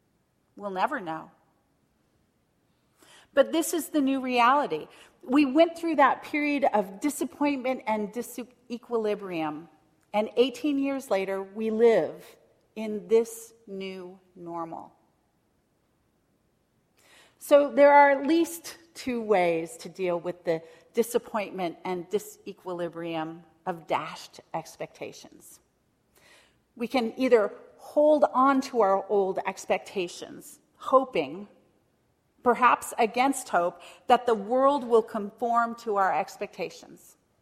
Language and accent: English; Oregon, United States; We grew up in Rogue Valley in Southern Oregon.